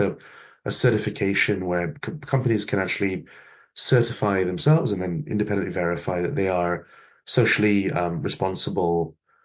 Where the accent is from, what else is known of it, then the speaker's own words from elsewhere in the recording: India; I'm Indian, and so this idea of karma is what is a strong idea.